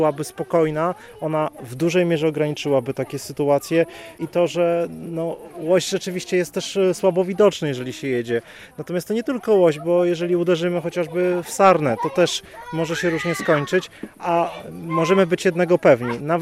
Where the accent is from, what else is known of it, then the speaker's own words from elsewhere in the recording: Białystok, Podlaskie Voivodeship, Poland; pochodzi z krainy, w której ja się urodziłem i wychowałem, bo jestem białostoczaninem